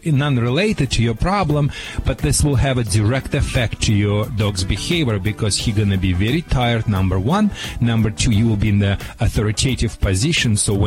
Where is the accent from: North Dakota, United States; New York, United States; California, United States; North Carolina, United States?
California, United States; accent: California; That's my California accent, I guess.